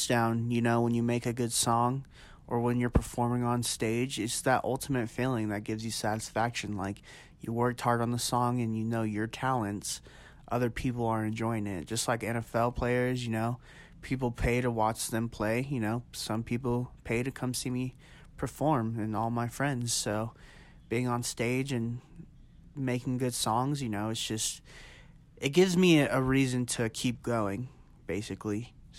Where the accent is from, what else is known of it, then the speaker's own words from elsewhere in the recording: Reno, Nevada, United States; I really enjoyed growing up in Reno